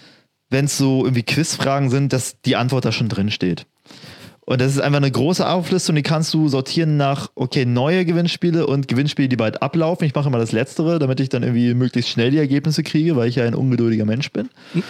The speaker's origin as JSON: {"language": "German", "town": "Cottbus", "region": "Brandenburg", "country": "Germany", "said": "Meine Heimat in Cottbus?"}